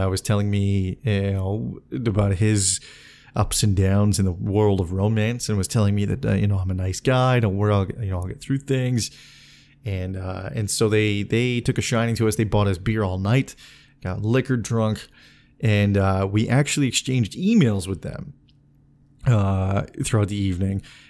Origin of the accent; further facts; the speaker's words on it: Canada; we're from Canada. We came from Canada to this bar because of the show How I Met Your Mother.